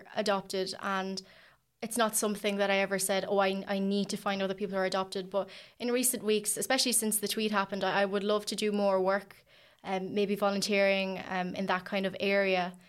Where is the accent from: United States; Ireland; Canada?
Ireland; growing up in Ireland, there wasn't a whole lot of people that looked like me.